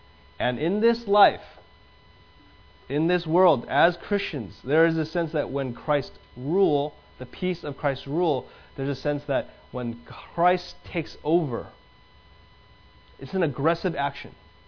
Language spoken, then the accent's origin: English; Taiwan; now in United States; I grew up in Taiwan, so I came here. Guess what? I have dual citizenship, okay? I have dual citizenship. I'm a citizen in Taiwan, and I'm also a citizen here.